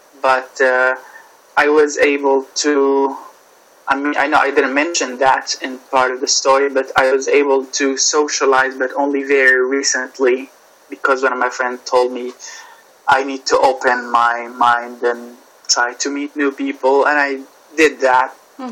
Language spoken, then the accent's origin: English; Saudi Arabia; now in Hungary; But even though I grew up there in Saudi Arabia, I was kind of not really part of the culture over there.